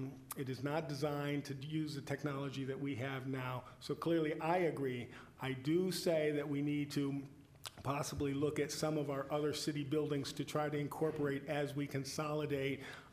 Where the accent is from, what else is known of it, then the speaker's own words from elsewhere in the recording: Pittsfield, Massachusetts, United States; I grew up in the Common, Pittsfield. My home is like a couple of blocks away